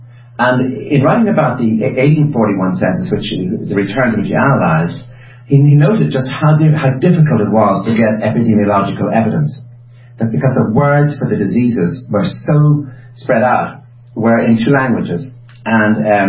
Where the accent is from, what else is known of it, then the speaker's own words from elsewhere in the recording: Ireland; I'm Irish, so I don't know how to use shall and will.